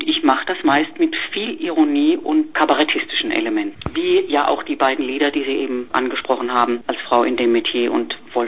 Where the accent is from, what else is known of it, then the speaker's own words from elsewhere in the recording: Mannheim, Baden-Württemberg, Germany; Ich bin Europäerin, ich komme aus der Kurpfalz